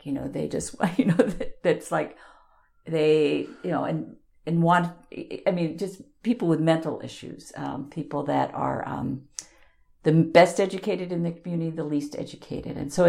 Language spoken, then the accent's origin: English; New York, United States; When I was growing up on Long Island, the Palisades Amusement Park was in New Jersey.